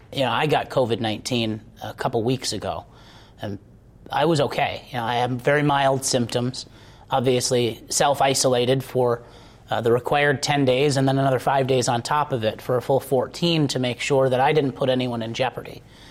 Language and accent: English; Michigan, United States; But the more I looked back at my hometown and the challenges that we were having, I realized that I had an opportunity to help. I saw the people that were my friends graduating from high school, they kept leaving the UP.